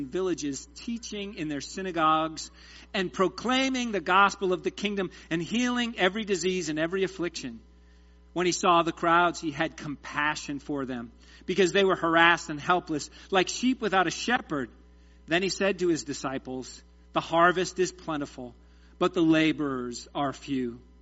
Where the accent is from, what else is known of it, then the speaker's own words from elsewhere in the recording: New England, United States; I'm from New England, so the harvest up in New England, the harvest time in New England is pretty short.